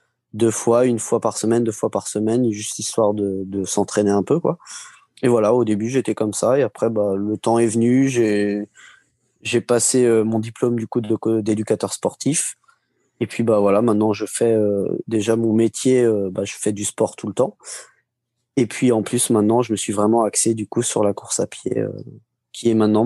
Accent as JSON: {"language": "French", "town": "Marcilly-en-Villette", "region": "Centre-Val de Loire", "country": "France", "said": "pour ceux qui me connaissent un petit peu, ou de loin ou de près. Je suis de Marcy-en-Villette, c'est en pleine Sologne, donc un peu en forêt, donc c'est assez calme, on va dire."}